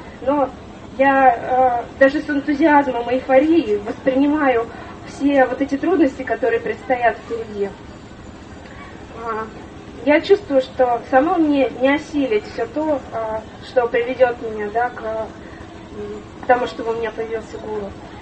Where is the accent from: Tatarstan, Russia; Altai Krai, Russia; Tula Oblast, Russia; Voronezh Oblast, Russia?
Voronezh Oblast, Russia; Voronezh; Хари Кришна … я из Воронежа.